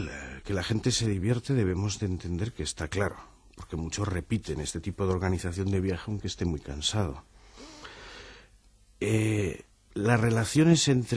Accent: Spain; Nosotros somos españoles, al fin y al cabo basta con ver nuestras costas

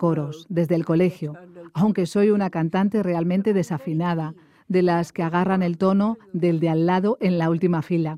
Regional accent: Northern Ireland, United Kingdom; Yo vengo de Irlanda del Norte, donde hay un habla hermosa y llena de ingenio.

